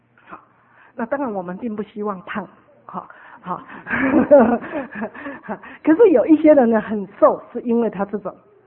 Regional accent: Taiwan; 红萝卜我们台湾人都是白萝卜，

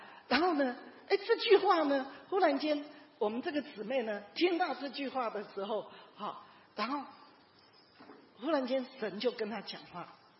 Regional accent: China; 其实大部分我们中国人其实没有真正的被疼爱过

